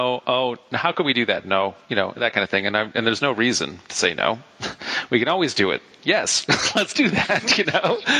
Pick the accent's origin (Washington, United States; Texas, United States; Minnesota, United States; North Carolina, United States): Minnesota, United States; also born or lived in Chicago; You know, but I grew up in Minnesota, so I'm aware of it, even though I'm not from there either. So anyway, so I am like from Chicago, where I was born.